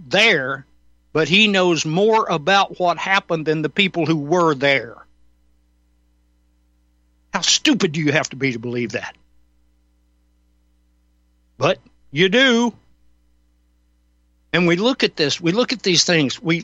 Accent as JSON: {"language": "English", "region": "Georgia", "country": "United States", "said": "How many people I know right here in my home state of Georgia"}